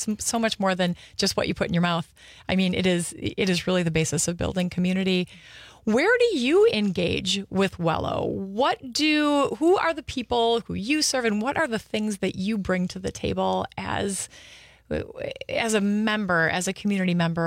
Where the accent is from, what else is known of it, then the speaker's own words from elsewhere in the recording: Kaukauna, Wisconsin, United States; growing up in Kaukauna, where we had a lot of refugees, Hmong refugees.